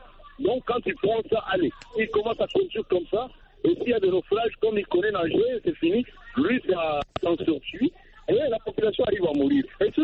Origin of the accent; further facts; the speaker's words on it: DR Congo; chez nous en RDC